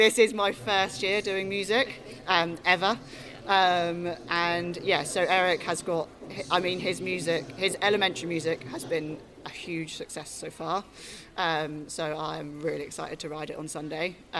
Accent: Isle of Wight, South East England, United Kingdom; now in England; Originally I'm from the Isle of Wight

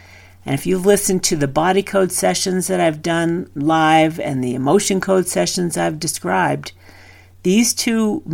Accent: New England, United States; I could hear because I'm from New England.

